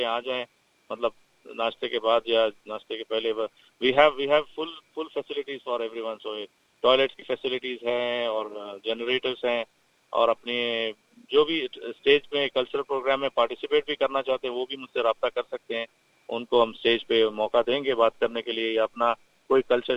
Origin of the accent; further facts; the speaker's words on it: Hyderabad, Telangana, India; now in Australia; میں انڈیا سے حیدرآباد سے تعلق رکھتا ہوں اور میں یہاں سے آسٹریلیا میں تقریباً 20 سال ہو گئے مجھے۔